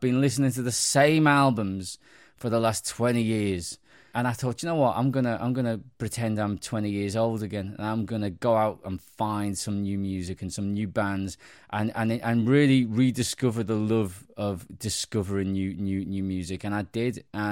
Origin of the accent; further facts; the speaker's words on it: Liverpool, North West England, United Kingdom; When I was growing up in Liverpool and you know, in the 90s